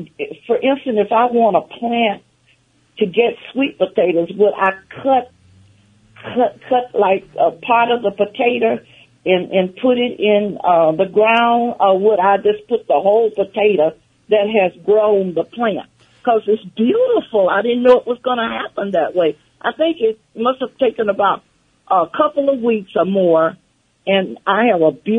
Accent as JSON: {"language": "English", "region": "the South", "country": "United States", "said": "I'm from the South, and we used to have a whole patch of sweet, beautiful red-looking sweet potatoes."}